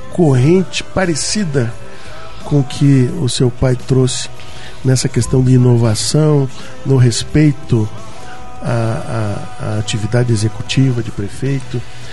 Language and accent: Portuguese; Curitiba, Paraná, Brazil; Você como curitibana, eu também, da Gema, nascidos aqui.